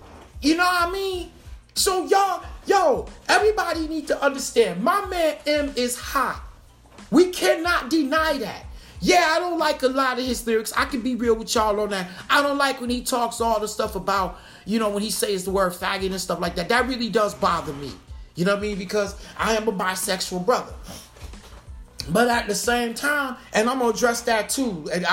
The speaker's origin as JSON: {"language": "English", "town": "Detroit", "region": "Michigan", "country": "United States", "said": "I'm from Detroit."}